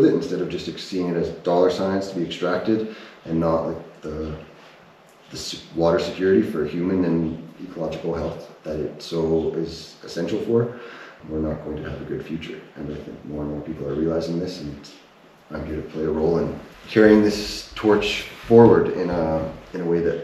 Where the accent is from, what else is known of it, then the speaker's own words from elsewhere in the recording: Lethbridge, Alberta, Canada; born there; I was born in Lethbridge. My father's family has been here for a few generations, and my mom was a new immigrant from North Yorkshire, England. But farming and land connected roots, and I've being born in the heart of Blackfoot Territory